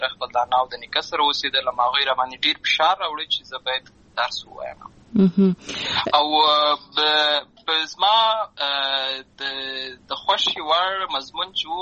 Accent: Lashkar Gah, Helmand, Afghanistan; زه په اصل کې د اوروزګان ولایت یم، اما زه په هلمند ولایت لشکرګاه کې پیدا شوی یم، همالته لوی شوی یم، همالته مې ښوونځی لوستې ده،

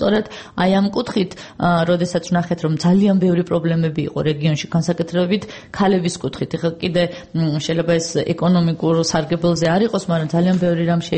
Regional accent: Tbilisi, Georgia; ანუ მე თბილისიდან, თბილისიდან დავიბადე, გავიზარდე და აქ ვცხოვრობდი

